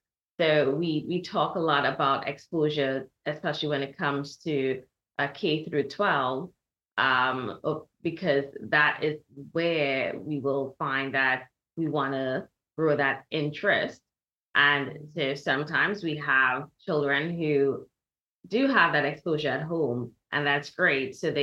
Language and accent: English; Trinidad & Tobago; I grew up in Trinidad and Tobago, so very much child of the island, loved it. And I grew up in a huge family.